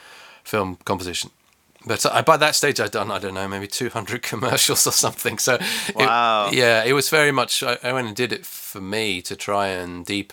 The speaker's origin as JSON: {"language": "English", "town": "Melbourne", "region": "Victoria", "country": "Australia", "tie": "born or raised there", "lives_now": "London, United Kingdom", "said": "I was born in London. Then I grew up in Melbourne, actually, as it happens. And then I came back to London. I've been in London ever since."}